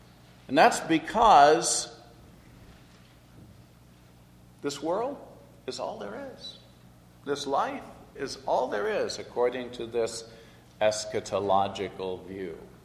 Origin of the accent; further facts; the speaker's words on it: Illinois, United States; as a dad, as a husband, as an American, as an Illinoisan